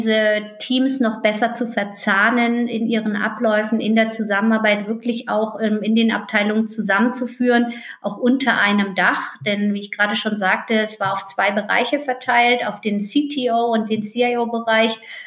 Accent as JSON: {"language": "German", "region": "Northern Germany", "country": "Germany", "tie": "born or raised there", "lives_now": "Frankfurt, Germany", "said": "in meine Heimat in Norddeutschland"}